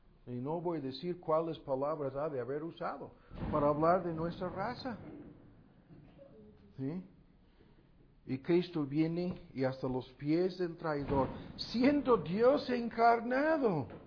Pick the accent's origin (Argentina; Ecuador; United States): United States; Spanish is a second language; Además hay muchos peligros aquí, yo soy gringo y me pueden hacer, quién sabe.